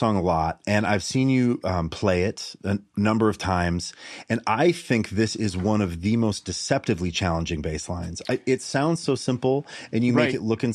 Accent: Montana, United States; I'm from Montana. And so, you know, the country phase for me was really welcomed.

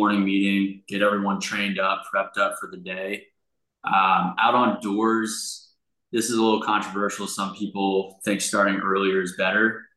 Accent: Raleigh, North Carolina, United States; I grew up in Raleigh, yeah, and then Charlotte's where I'm at now, so not far apart.

